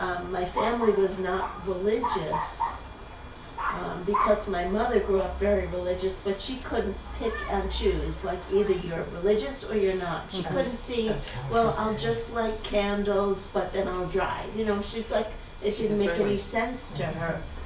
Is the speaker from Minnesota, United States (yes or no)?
no; New York, United States; No, Lower East Side in Manhattan. But my mother and father had also grown up at Lower East Side.